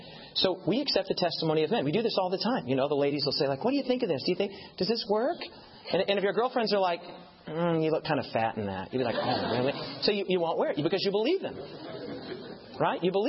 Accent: United States; So I was like, no, I'm from the States.

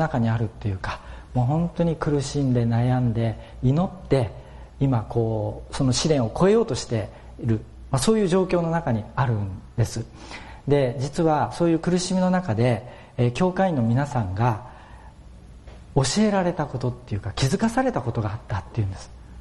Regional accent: Fukuoka, Japan; 私の実家が九州の福岡にあるんですけれども

